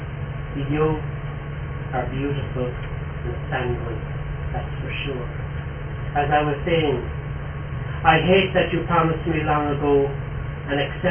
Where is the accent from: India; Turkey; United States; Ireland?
Ireland; Waterford, Munster; When I came from Waterford. In Waterford, we kind of just love our own city.